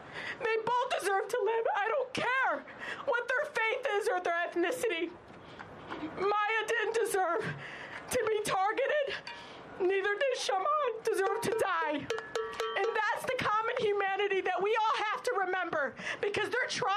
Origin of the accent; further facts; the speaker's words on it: United States; But as an American, not just as a member of the United States Congress, I am ashamed.